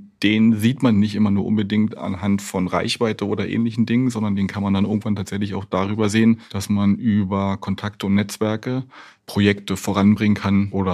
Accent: Cottbus, Brandenburg, Germany; born there

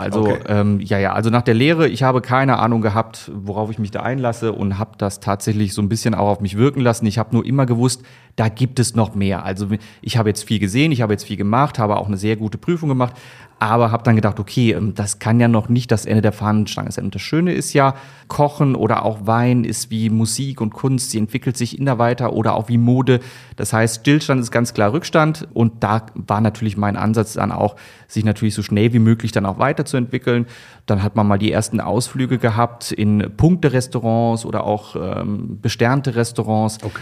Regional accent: Düren, North Rhine-Westphalia, Germany; Also ich bin gebürtiger Rheinländer, ich komme aus Nordrhein-Westfalen, genauer gesagt Düren, das ist in der Nähe von Köln.

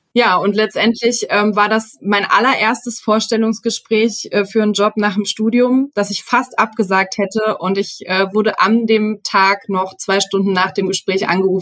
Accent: Mönchengladbach, North Rhine-Westphalia, Germany; also born or lived in Leipzig; ich komme ja aus Mönchengladbach eigentlich und hatte in der Zeit in Leipzig, obwohl ich die Stadt sehr, sehr gerne mag und mich wohlgefühlt habe

